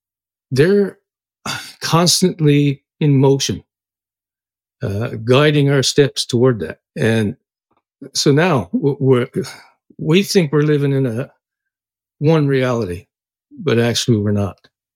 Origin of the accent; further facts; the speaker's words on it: East Coast, Canada; fast forward now to I'm growing up in Canada on the East Coast